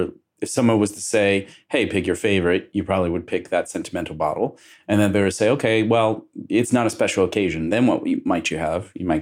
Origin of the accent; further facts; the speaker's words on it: Kentucky, United States; I'm from Kentucky originally, too. So, you know, I had access.